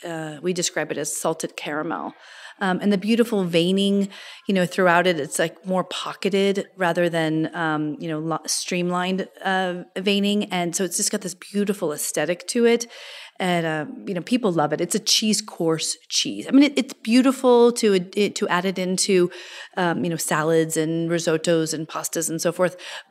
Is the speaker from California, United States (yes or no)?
yes; Point Reyes, California, United States; born and raised in Point Reyes, the small local town where we're from.